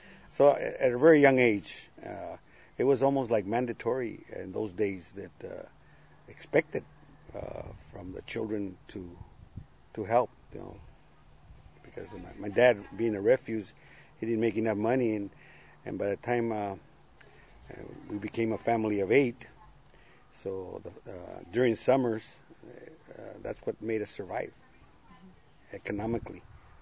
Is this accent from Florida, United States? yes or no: no; Oxnard, California, United States; also born or lived in El Paso; El Paso, I was born there in 44, and then in 46, the family moved to Oxnard.